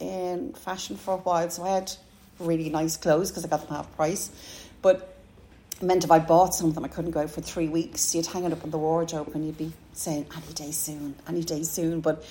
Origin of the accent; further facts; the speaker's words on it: Dublin, County Dublin, Ireland; I am from Corporation Flats, and they would have been Meath Place. So we lived in Meath Place Flats, and we were just off Meath Street, and we pride ourselves saying we're from the Liberties.